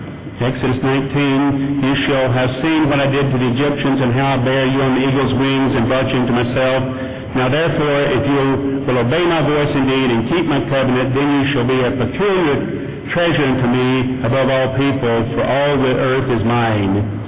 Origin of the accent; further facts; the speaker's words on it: Florida, United States; Now, I come from Florida, and up the street from us, a little town called Tallahassee